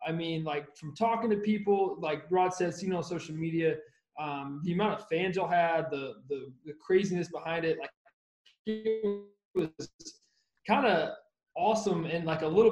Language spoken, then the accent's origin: English; Warner Robins, Georgia, United States; I think for us, it was awesome because my hometown, Warner Robins, they were there 2 years before I was there, and then 2 years before that.